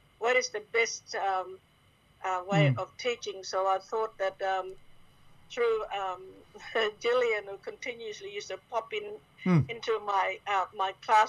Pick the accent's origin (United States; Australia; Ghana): Australia; Fitzroy Crossing, Western Australia; But I was born and raised around Fitzroy Crossing.